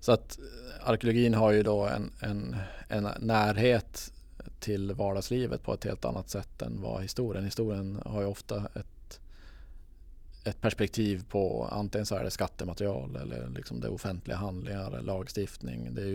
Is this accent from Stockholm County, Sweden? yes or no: no; Luleå, Norrbotten County, Sweden; jag tänker då från Norrbotten, jag är ju född och uppvuxen i Luleå.